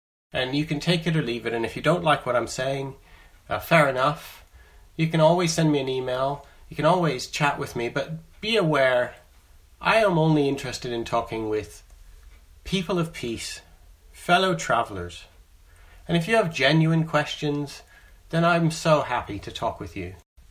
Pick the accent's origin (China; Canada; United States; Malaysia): Canada; moved away as an adult; now in England; you can hear my accent. I'm a Canadian who, when I was 19, I moved to the UK, to England. And I've been living in England now for 25 years.